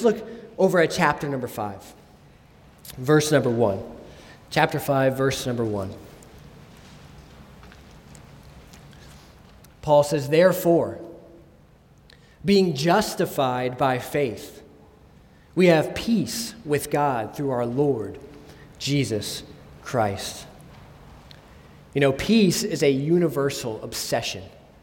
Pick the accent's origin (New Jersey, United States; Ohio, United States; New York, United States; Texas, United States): Ohio, United States; I grew up in Northeast Ohio, as many of you know, and so I was only an hour from Cleveland, so the Cleveland Browns were the hometown team.